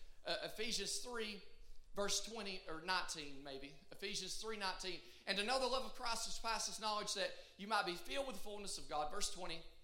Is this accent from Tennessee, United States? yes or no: no; Michigan, United States; And y'all know I'm from Michigan, right?